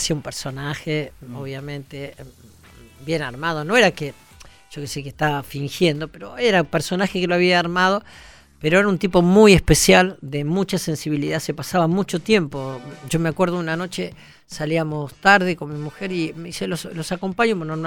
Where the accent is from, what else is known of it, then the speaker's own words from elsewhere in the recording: Mercedes, Argentina; que es de mi pueblo, Mercedes.